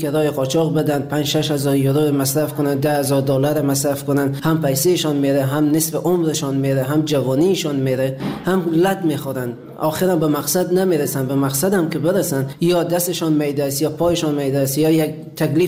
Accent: Afghanistan; moved away; حدود 3.5-4 سال میشه از افغانستان آمدم بیرون.

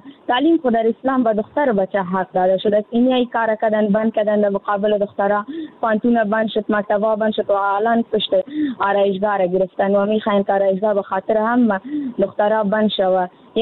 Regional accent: Afghanistan; همه ما افغان هستیم

